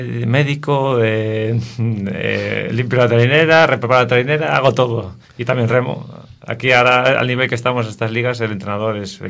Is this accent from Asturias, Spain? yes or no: yes; Navia, Asturias, Spain; born there; Yo nací en Navia, que es un pueblo de costa, con mar, y siempre estuve vinculado a ese medio.